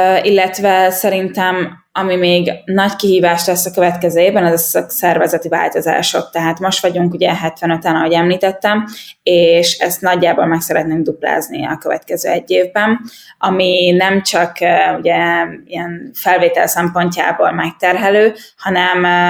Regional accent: Hungary; olasz, félig marokkói, és a nevem pedig francia, szóval ez egy nagyon érdekes mix, de hogy Magyarországon születtem, és itt is nőttem fel.

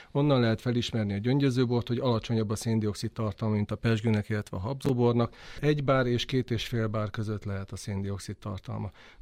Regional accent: Zebegény, Pest, Hungary; azért, mert a Dunakanyarból származom, Zebegényben születtem

